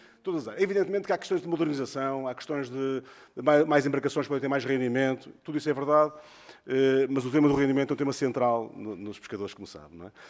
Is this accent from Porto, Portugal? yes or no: yes; Póvoa de Varzim, Porto, Portugal; eu sou da Póvoa de Varzim, portanto conheço a realidade, foi lá que nasci